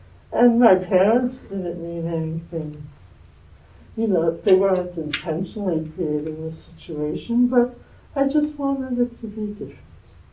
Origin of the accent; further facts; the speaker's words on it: New York, United States; also born or lived in Minneapolis; I grew up on Long Island in a fairly comfortable Jewish town on Long Island, and in my high school maybe there was like 80% Jewish people